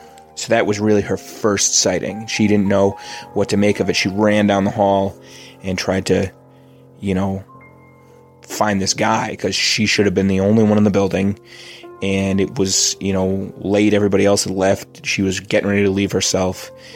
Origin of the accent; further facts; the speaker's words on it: Massachusetts, United States; We're from Massachusetts.